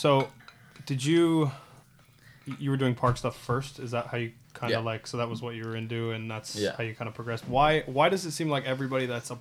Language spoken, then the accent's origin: English; East Coast, United States; growing up on the East Coast, you don't get a lot of powder.